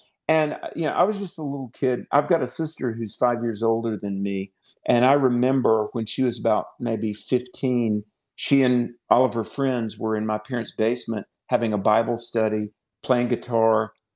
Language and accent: English; Greensboro, North Carolina, United States; I come from Greensboro, North Carolina. Lots and lots of wonderful Jewish people there.